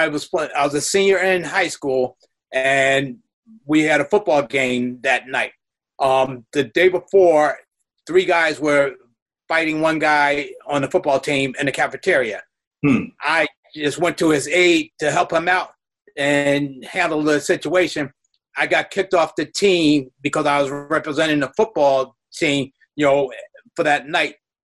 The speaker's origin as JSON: {"language": "English", "town": "Orange", "region": "New Jersey", "country": "United States", "tie": "born or raised there", "said": "I grew up in Orange, New Jersey. Okay. That's where I grew up at."}